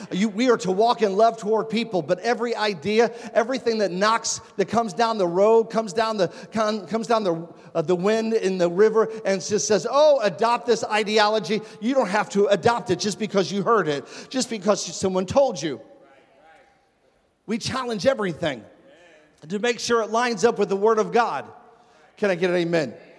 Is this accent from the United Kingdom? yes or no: yes; Castle Point, East of England, United Kingdom; I grew up in Castle Point.